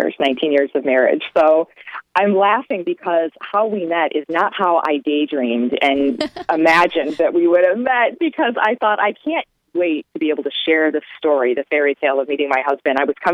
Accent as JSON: {"language": "English", "region": "Ohio", "country": "United States", "said": "He was from Florida. I was originally from Ohio."}